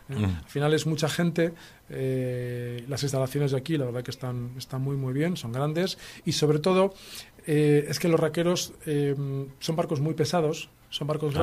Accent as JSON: {"language": "Spanish", "region": "Cantabria", "country": "Spain", "said": "como somos de Cantabria, con licencia federativa por la Federación de Cantabria"}